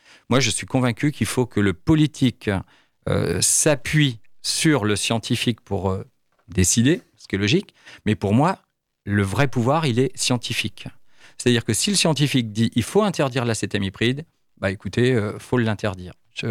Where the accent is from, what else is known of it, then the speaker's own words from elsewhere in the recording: France; on importe chez nous en France des produits traités